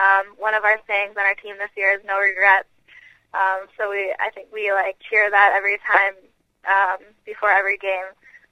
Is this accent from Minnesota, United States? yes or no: yes; Minnesota, United States; then we're going back to my home state, Minnesota, which I'm really excited for.